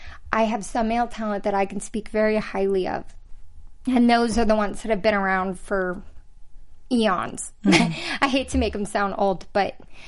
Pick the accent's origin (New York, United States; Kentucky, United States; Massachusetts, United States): Kentucky, United States; I'm from Kentucky, small town. Yeah. Like, we don't even make it on the map.